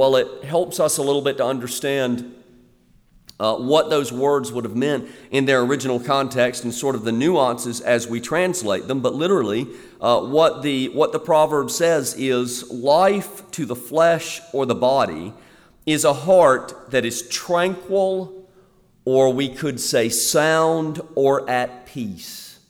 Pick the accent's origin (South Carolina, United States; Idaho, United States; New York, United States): South Carolina, United States; Florence; I grew up in Florence, South Carolina, which is only superseded by Columbia in its infernal hotness during the summer months.